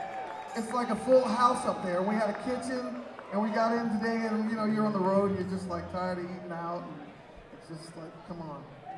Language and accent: English; California, United States; Now, this might not mean anything to you guys, but I'm from Southern California, so all that white stuff out there terr